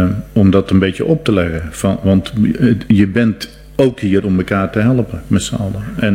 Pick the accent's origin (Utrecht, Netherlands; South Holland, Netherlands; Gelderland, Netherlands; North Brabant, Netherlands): North Brabant, Netherlands; toen ik als Brabander in het Westen werkte, heb ik andere Brabanders ook geholpen en hun mij ook.